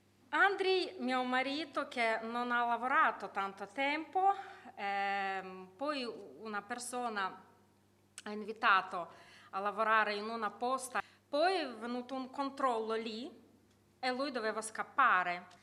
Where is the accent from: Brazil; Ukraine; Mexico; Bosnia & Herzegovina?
Ukraine; Italian is a second language; now in Italy; io e mia famiglia veniamo dall'Ucraina, 5 anni fa siamo venuti.